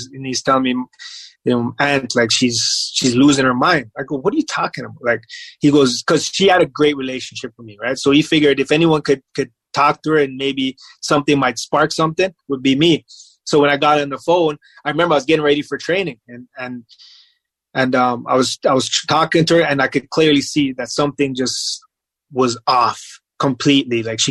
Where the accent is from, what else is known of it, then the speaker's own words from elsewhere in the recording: Toronto, Ontario, Canada; it was a challenge for me being Canadian, right? Being Toronto.